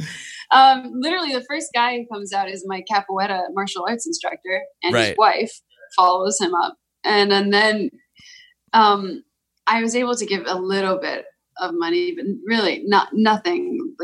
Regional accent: Canada; I had a student visa and I could work for a year after the, so I had a student visa.

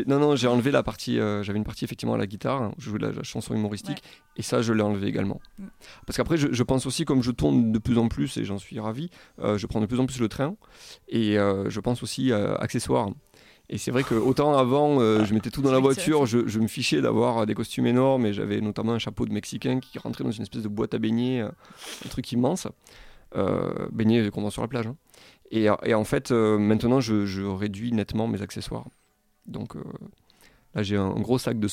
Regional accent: Béziers, Occitanie, France; je suis donc originaire de Béziers.

